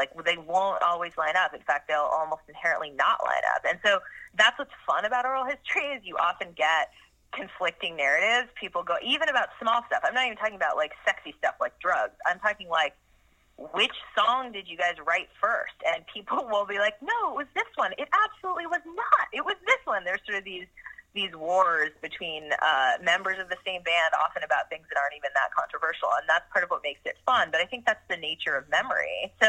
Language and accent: English; Southwest, United States; I'm from the Southwest originally, and it was like the great crush of my life, New York City.